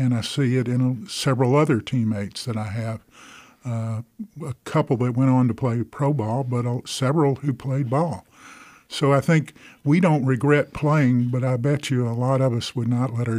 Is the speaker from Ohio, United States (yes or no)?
no; Little Rock, Arkansas, United States; I was born in Little Rock and raised there, went to high school and went to college there.